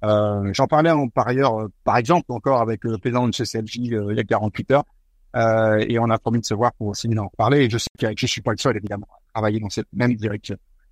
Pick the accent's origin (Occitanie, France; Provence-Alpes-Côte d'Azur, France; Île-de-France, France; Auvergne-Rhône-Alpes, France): Auvergne-Rhône-Alpes, France; Lyon; Je suis originaire de Lyon et en particulier d'un petit village à côté de Lyon qui s'appelle le village d'Izieux